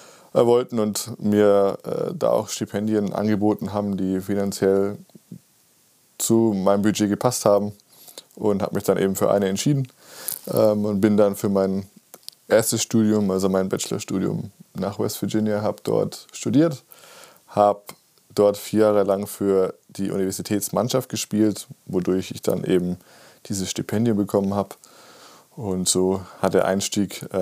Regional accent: Germany; moved away as an adult; also born or lived in United States; habe in meiner Jugend in Deutschland gespielt und bin dann nach meinem Abitur eben ins Ausland, in die USA und habe da studiert

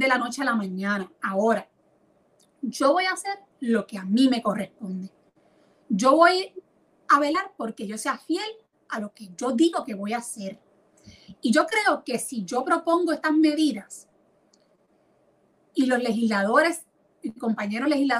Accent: Puerto Rico; que quiero que se desarrollen en mi país, que quiero que tengan oportunidades de trabajo, que tengan calidad de vida, que puedan formar familia, que no se tengan que desmembrar las familias puertorriqueñas entre los que se quedan aquí, los que se tienen que ir.

